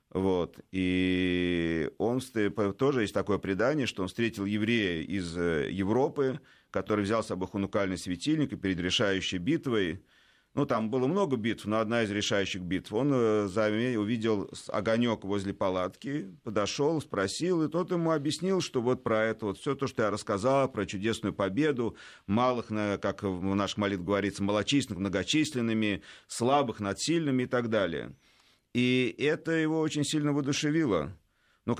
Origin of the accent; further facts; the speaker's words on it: Moscow, Russia; в старой синагоге Марьиной Рощи, откуда я родом, можно сказать, как в еврейском смысле